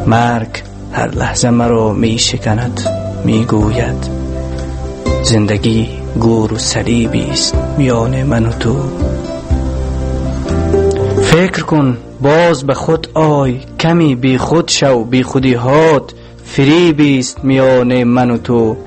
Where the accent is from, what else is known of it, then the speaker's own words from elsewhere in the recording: Balkh, Afghanistan; born there; در ولایت بلخ به دنیا آمدم.